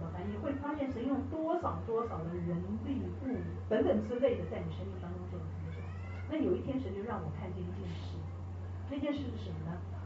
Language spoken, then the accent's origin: Chinese; China; 我们中国人讲说用有色的眼睛在有色的眼镜在看人啊